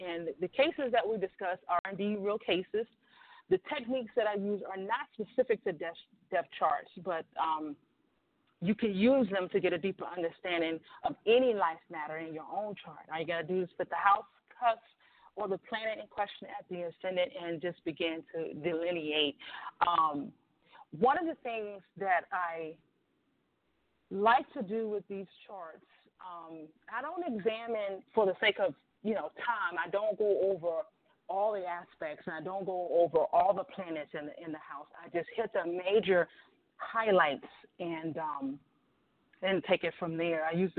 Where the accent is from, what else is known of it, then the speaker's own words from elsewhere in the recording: Maryland, United States; this young lady was from my home state, which is Maryland, and not only just that, she was from the same county, which is PG County.